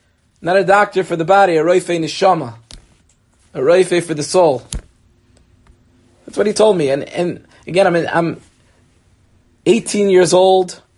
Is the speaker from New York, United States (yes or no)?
yes; Cedarhurst, New York, United States; sixth grade in Yeshiva of South Shore. I grew up in Cedarist. I went to Yeshiva Toros Chaim of South Shore.